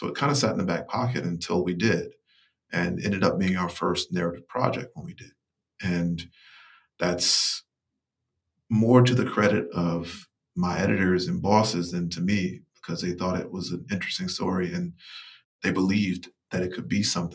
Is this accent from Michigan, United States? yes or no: no; North Carolina, United States; And it was about how my home state had become the battleground for all these issues